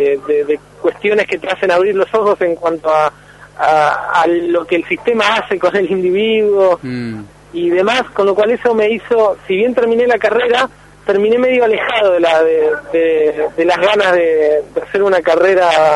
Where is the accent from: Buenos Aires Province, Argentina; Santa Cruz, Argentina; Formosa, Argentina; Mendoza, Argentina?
Buenos Aires Province, Argentina; Monte Grande; Yo nací en Loma de Zamora, pero viví siempre en Monte Grande, sigo viviendo en Monte Grande